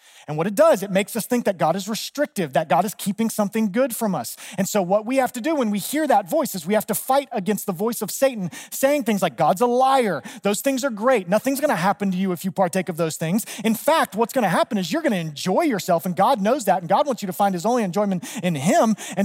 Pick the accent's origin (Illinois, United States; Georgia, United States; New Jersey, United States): Georgia, United States; Now, for me, I grew up in North Georgia.